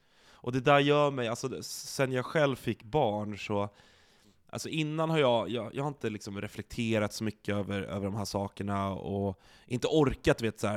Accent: Stockholm, Stockholm County, Sweden; Jag är uppväxt i Ulvsunda, som det heter, Bromma, Stockholm, på gränsen mot Solna. Och vi var ett så här klassiskt medelklass familjeområde, mycket barn och ungdomar

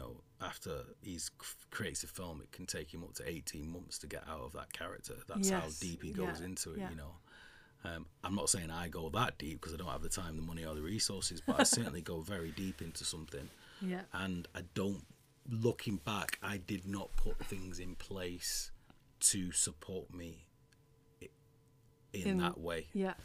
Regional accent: Manchester, North West England, United Kingdom; I'm Northern, I'm from Manchester, I'm a bloke.

